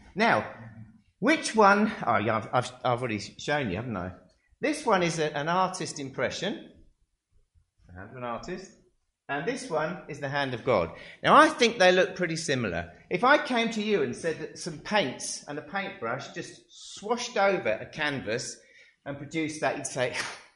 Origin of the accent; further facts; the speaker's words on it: England, United Kingdom; now in Australia; I mean, I'm from England, you're from Persia.